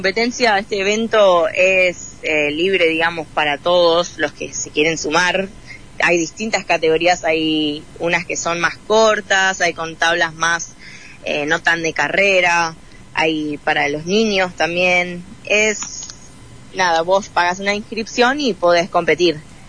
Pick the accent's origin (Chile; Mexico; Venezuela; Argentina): Argentina; now in United States; Bien, y yo la verdad que me fui de Argentina hace 2 años a vivir a Estados Unidos